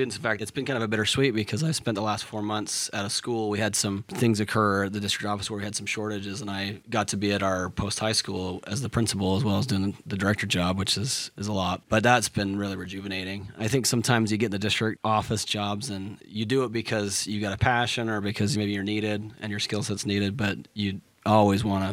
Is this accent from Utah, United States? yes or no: yes; Utah, United States; I'm not from Provo, but I'm from Utah County. And I think there's a similar culture, obviously, right? We grew up in a similar place, but it is different.